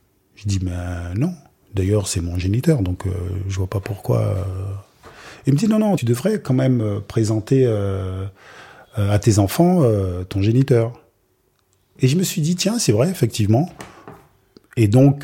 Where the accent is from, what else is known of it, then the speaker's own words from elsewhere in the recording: Anse-Bertrand, Guadeloupe, France; Parce que moi, je viens d'Anse-Bertrand. Il n'y a pas des pylônes électriques aussi grands comme ça.